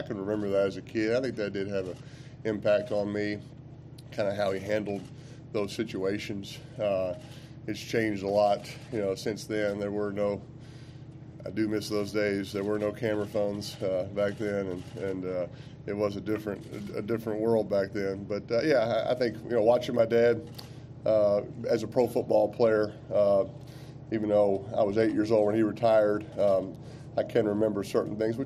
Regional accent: New Orleans, Louisiana, United States; growing up in New Orleans. I mean, my dad was a quarterback there, the Saints.

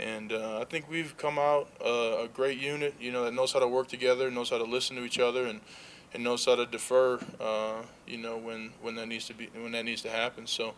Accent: Minnesota, United States; You know, I'm from Minnesota, so going back to the place where I watch football, you know, I'll take every snap I can get.

